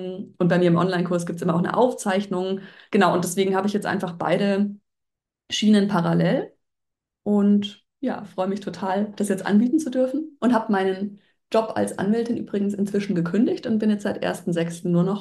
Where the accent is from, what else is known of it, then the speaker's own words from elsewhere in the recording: Bavaria, Germany; ich bin ja aus der Nähe von Mühldorf am Inn, also eher aus der ländlichen Region.